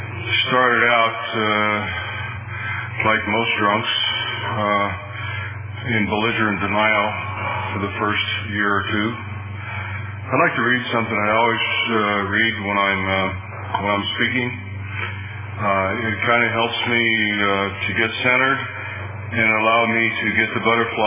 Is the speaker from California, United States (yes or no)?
no; Pennsylvania, United States; also born or lived in Youngstown, Ohio; I'm from back east, back in Pennsylvania. I was born in Youngstown, Ohio. I lived all up and down the Ohio-Pennsylvania border from Erie to Pittsburgh.